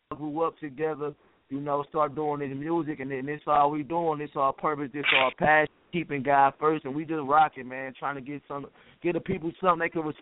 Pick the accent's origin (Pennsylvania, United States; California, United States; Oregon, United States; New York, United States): Pennsylvania, United States; Philadelphia; now in Temple, United States; We really from all over the place, man, but we located in Temple, Texas right now. That's Central Texas. I'm from Philadelphia.